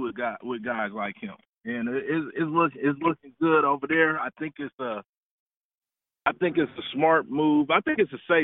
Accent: Fresno, California, United States; when I tell them I'm from Fresno, yeah, they like, you don't sound like you're a California person at all.

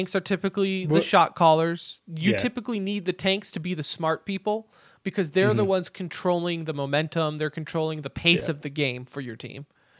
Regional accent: United States; As a red, white, and blue blooded freedom American, that's how I'm going to say it.

